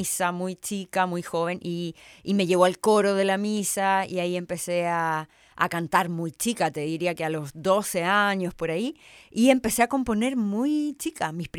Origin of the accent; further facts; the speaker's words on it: Santiago, Santiago Metropolitan, Chile; born there; Nací en Santiago, sí, de Chile, sí.